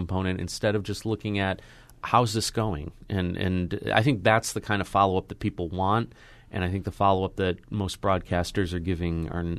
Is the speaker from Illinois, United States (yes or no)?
yes; Chicago, Illinois, United States; I grew up in the Chicago area, and I remember Ray Rayner